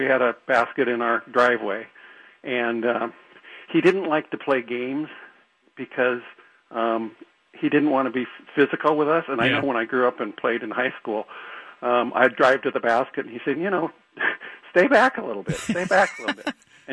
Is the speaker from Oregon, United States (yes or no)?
yes; Astoria, Oregon, United States; And then he moved back to Astoria. So I grew up in Astoria with my brothers.